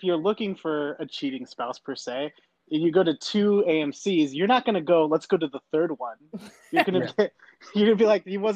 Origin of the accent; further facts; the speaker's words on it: Kanab, Utah, United States; It is a small town called Kanab, Utah.